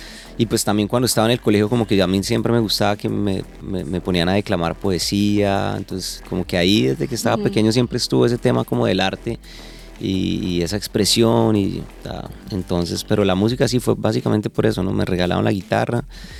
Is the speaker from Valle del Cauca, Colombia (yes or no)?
no; Tunja, Boyacá, Colombia; born there; Yo nací en Tunja